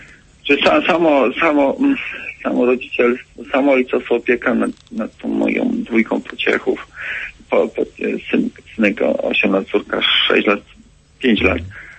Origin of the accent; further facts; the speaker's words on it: southern Poland, Poland; also born or lived in Warsaw; ja jestem gdzieś tam z południa Polski